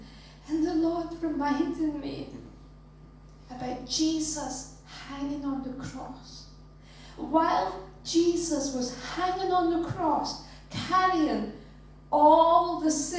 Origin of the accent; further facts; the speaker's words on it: Denmark; and I'm from Denmark, and I was living here